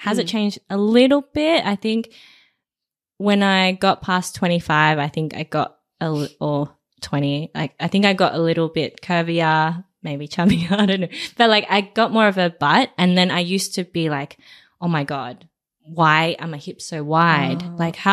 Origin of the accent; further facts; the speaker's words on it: Australia; and then growing up in Australia, I think being tanned was a beauty ideal.